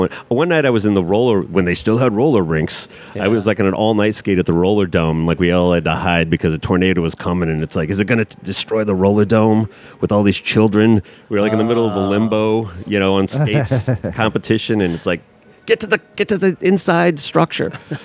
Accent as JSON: {"language": "English", "town": "Vincennes", "region": "Indiana", "country": "United States", "said": "I'm from Vincennes in southern Indiana, which is like a really old city that's like kind of insignificant"}